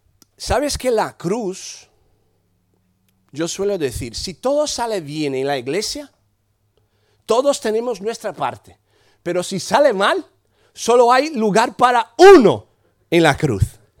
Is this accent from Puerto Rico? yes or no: no; Brazil; Spanish is a second language; now in Santiago, Spain; Somos gente, hoy de momento somos brasileños, pero Juventud con la Misión es internacional.